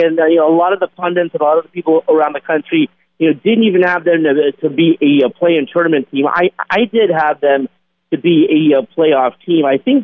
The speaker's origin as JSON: {"language": "English", "town": "Los Angeles", "region": "California", "country": "United States", "said": "I'm from Los Angeles and I love Los Angeles. It is a transient town."}